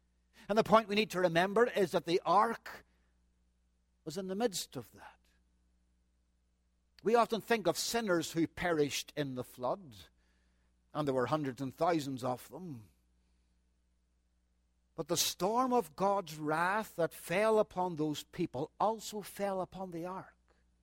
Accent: Northern Ireland, United Kingdom; we're from Northern Ireland

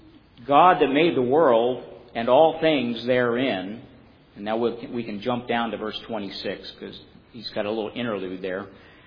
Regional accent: Scotland, United Kingdom; Janine is Irish. I'm Scottish.

